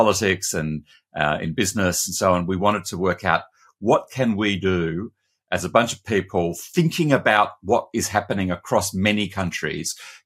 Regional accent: Australia; also born or lived in New York, United States; now in United Kingdom; I grew up in Australia, had worked several years in New York, had moved to the UK.

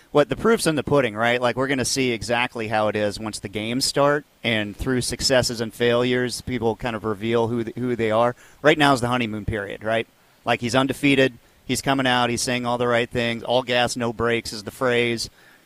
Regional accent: Franklin, Tennessee, United States; So I grew up in Franklin off of Snead Road, kind of in the Temple Hills area. My parents are still there. I went to Brentwood High School. My sister went to Franklin High School.

